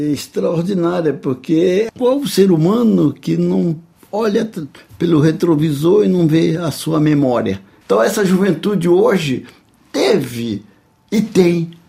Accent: Bahia, Brazil; Eu sou baiano, né?

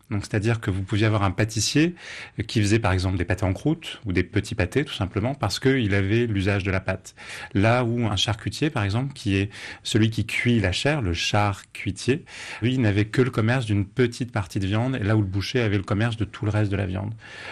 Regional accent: Auvergne-Rhône-Alpes, France; Je viens d'Auvergne et on a tout un patois culinaire et gastronomique qui se répand un peu partout

